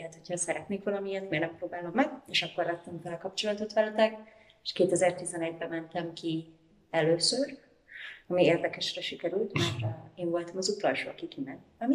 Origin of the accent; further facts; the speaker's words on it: Budapest, Hungary; moved away as an adult; now in Michigan, United States; Itt végeztem minden iskolát, itt éltem, itt vannak a barátaim.